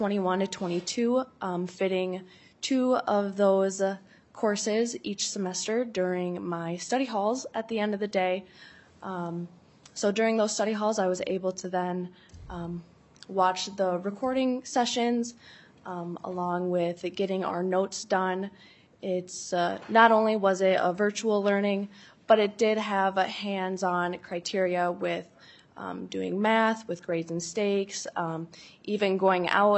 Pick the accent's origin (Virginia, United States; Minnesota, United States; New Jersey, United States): Minnesota, United States; Caledonia; from Caledonia, Minnesota. I am 20 years old, almost 21.